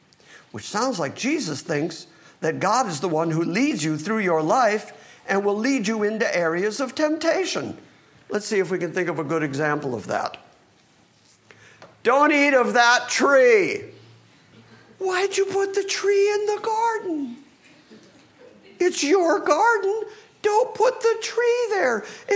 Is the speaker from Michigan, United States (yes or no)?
yes; Livonia, Michigan, United States; we went and visited the church that I grew up in Livonia, Michigan